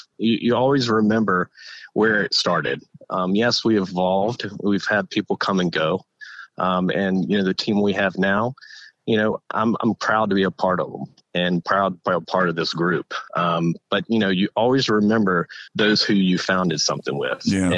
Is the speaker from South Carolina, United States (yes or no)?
yes; South Carolina, United States; I grew up in South Carolina at an early age, was exposed to what I call the swamp. You know, it's a bunch of low country down here in South Carolina.